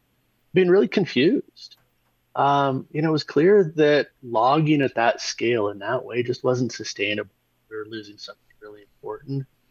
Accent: Pacific Northwest, United States; Yeah, for me, I grew up in the Pacific Northwest during the timber boom and then the timber bust.

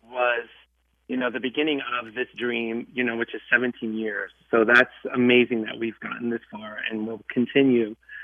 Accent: Midwest, United States; It is part of knowing that I'm from the Midwest.

